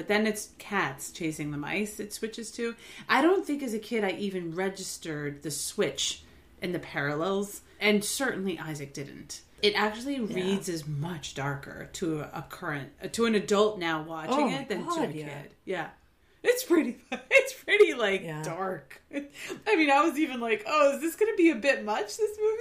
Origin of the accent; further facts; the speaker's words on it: New York, United States; I know what that is because I grew up in the New York area.